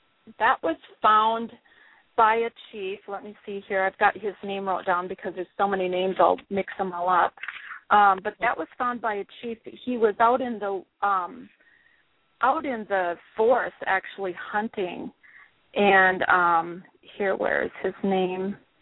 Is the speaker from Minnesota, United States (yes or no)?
yes; Minnesota, United States; The Algonquins, they consist of many different tribes, but I'm from the Ojibwe, which is also Anishinaabe or Chippewa. You might have heard of any three of those, but that's the tribe I'm from, and the tribal band that I would be associated with is the Leech Lake White Earth Nation.